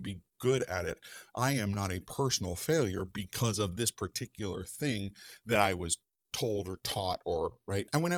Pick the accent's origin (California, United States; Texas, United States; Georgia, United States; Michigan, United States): Georgia, United States; And of course, growing up in the South, like, football is life, right? Sure. Football is king. And if you're not, you know, you're in high school in Georgia in the late 1980s, mid 80s